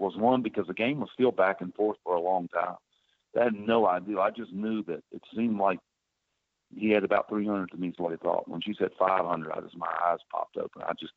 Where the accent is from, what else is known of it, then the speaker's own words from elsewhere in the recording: Charlottesville, Virginia, United States; born there; That's where I was born in Charlottesville